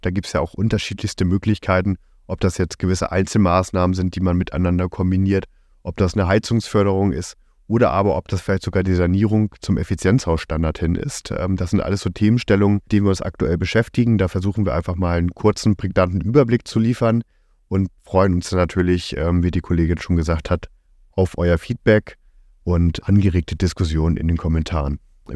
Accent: Northern Germany, Germany; now in Berlin, Germany; ich komme ursprünglich aus dem Norden Deutschlands von einer kleinen Genossenschaftsbank, habe dort auch meine Ausbildung gemacht

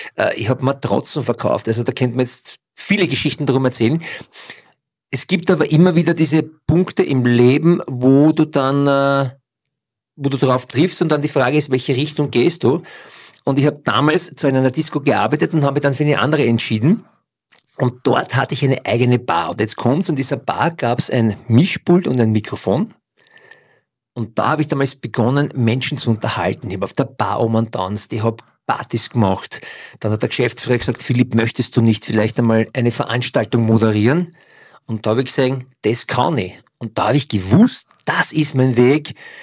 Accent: Vienna, Austria; Oder zu Hause in Floridsdorf, wo ich aufgewachsen bin

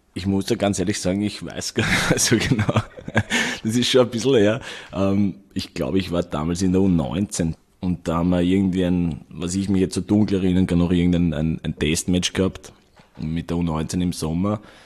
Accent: Vienna, Austria; ich aufgewachsen bin in Hütteldorf

